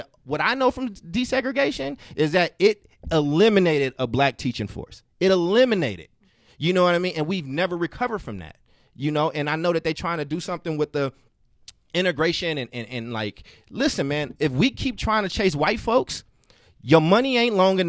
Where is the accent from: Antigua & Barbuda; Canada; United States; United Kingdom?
United States; Chicago, Illinois; and Oakland produces, outside of my hometown of Chicago, per capita.